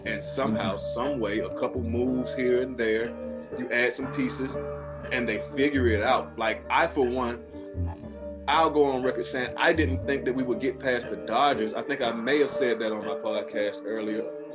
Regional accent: Atlanta, Georgia, United States; me personally being born in Atlanta and growing up in Atlanta, I've always had family members who grew up here

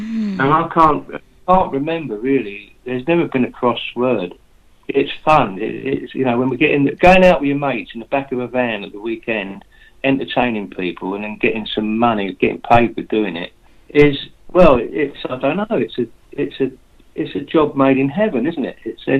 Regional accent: Fulham, London, United Kingdom; Not only because I come from London, you know, I was born in Fulham, so I'm a genuine Londoner.

